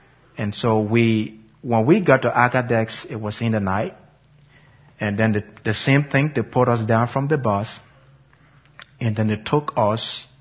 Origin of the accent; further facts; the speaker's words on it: Liberia; moved away; Where are you from? We're from Liberia.